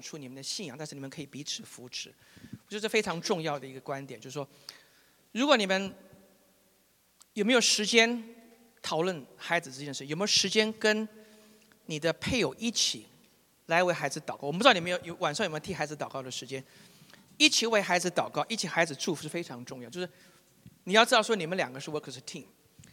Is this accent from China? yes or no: no; Taiwan; now in Canada; 那我本身是从台湾来的，来这边差不多30年了。